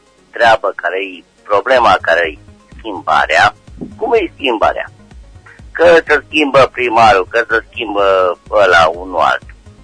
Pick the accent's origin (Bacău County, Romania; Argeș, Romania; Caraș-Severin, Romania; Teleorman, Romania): Caraș-Severin, Romania; Caransebeș; eu sunt din Caransebeș